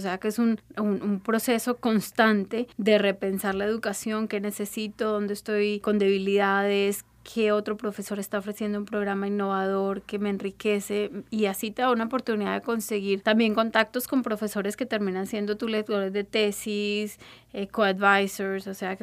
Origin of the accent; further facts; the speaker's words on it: Colombia; como colombiana, habiendo hecho mi pregrado en la Universidad en Colombia de Ingeniería de Sistemas, fue un cambio cultural bastante grande al que me tuve que acomodar